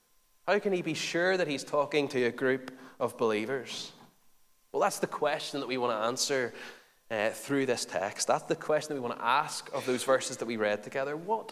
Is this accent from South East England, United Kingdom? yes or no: no; Lisburn, Northern Ireland, United Kingdom; Or I could show you that I have a birth certificate that shows you that I was born in Lisburn